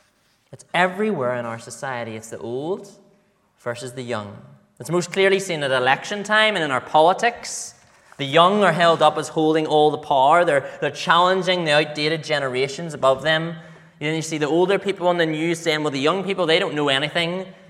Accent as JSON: {"language": "English", "town": "Lisburn", "region": "Northern Ireland", "country": "United Kingdom", "tie": "born or raised there", "said": "I remember when I was growing up in Lisburn, a lot of my friends went to a church"}